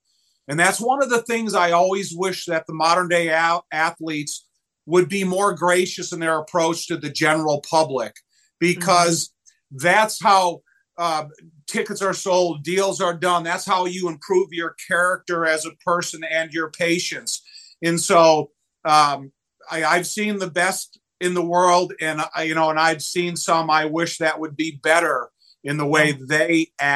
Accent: Joliet, Illinois, United States; now in Northbrook, United States; Yeah, I lived in Northbrook, but I grew up in Joliet.

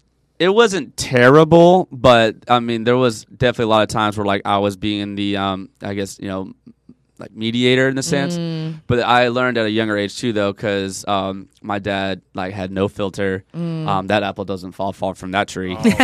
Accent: Dallas, Texas, United States; I'm from Dallas, Texas.

